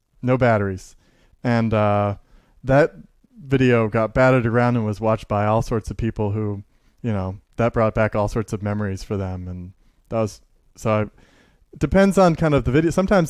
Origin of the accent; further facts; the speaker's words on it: Carbondale, Illinois, United States; born there; I was born in Carbondale